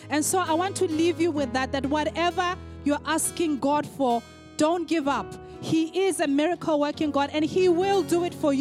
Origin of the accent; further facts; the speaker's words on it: Botswana; I was in my home country, Botswana, and I was in a church, and I was heavily pregnant.